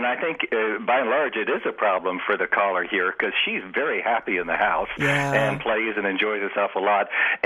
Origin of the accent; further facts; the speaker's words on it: Virginia Beach, Virginia, United States; I'm from Virginia Beach.